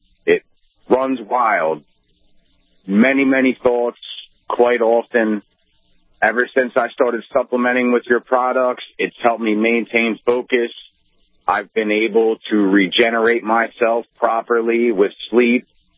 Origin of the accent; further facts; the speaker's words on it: New Jersey, United States; I'm a veteran from New Jersey who had some equipment seized from him